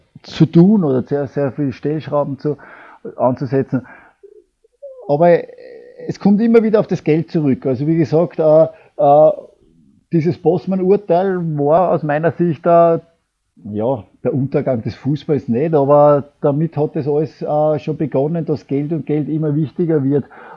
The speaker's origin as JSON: {"language": "German", "country": "Austria", "said": "für mich ist es ein Wahnsinn, dass bei uns in Österreich der Teamchef Werbung macht für einen Wettanbieter."}